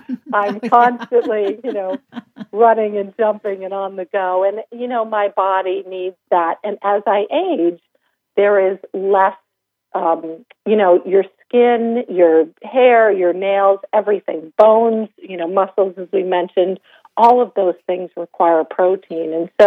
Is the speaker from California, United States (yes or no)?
no; Vermont, United States; Again, I grew up in Vermont.